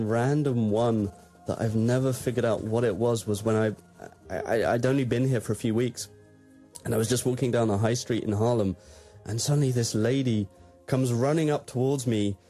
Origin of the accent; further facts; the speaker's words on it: England, United Kingdom; And she sort of quickly realizes I'm very English and goes, oh, never mind, and runs off.